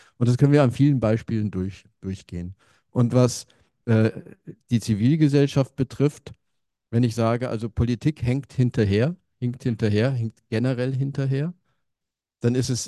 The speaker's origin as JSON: {"language": "German", "region": "Brandenburg", "country": "Germany", "said": "Ich komme selber aus dem Landkreis Barnim"}